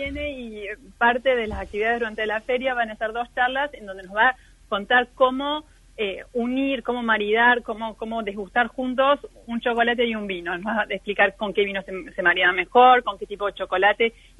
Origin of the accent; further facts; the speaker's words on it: Córdoba, Argentina; yo soy cordobesa